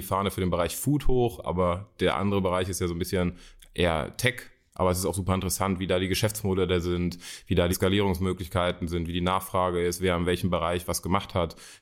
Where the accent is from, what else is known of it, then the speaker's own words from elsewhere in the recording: Düsseldorf, North Rhine-Westphalia, Germany; ich bin in Düsseldorf geboren und aufgewachsen, deswegen ist es für mich Heimat. Ich bin überzeugter Düsseldorf